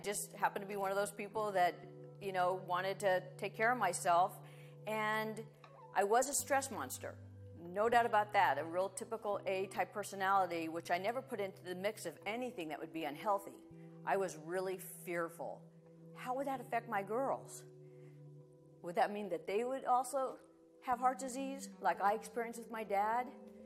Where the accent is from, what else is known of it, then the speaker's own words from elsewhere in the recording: California, United States; I'm from Orange County, California.